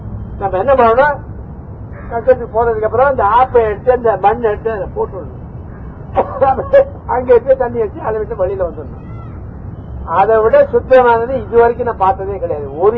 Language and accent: Tamil; Delhi, India; ஹிந்தி, குஜராத்தி, பெங்காலி, பஞ்சாபி தான் எனக்கு நிறைய தெரியும். ஸோ நான் பிறந்து வளர்ந்தது டெல்லியாக